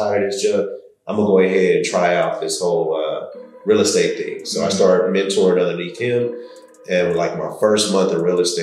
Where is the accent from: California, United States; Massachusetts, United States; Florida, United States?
California, United States; Los Angeles; Man, I'm from South Central, man. I'm from Los Angeles.